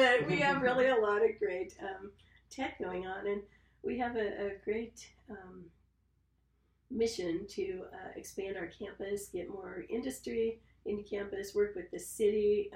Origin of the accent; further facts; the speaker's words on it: California, United States; because growing up in California, it just never occurred to me that there were things girls couldn't do, you know?